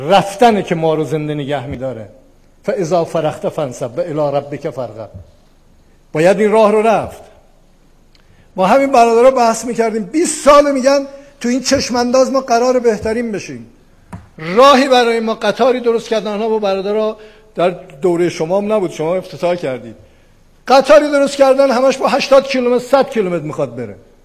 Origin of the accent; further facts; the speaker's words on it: Iran; من به عنوان یک ایرانی، یک انسان، دلم میخواد بهترین شهر رو داشته باشیم